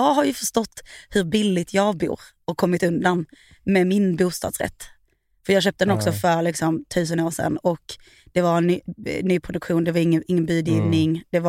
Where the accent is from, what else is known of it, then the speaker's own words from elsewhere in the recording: Gothenburg, Västra Götaland County, Sweden; säg inte det här till de där hemma i Göteborg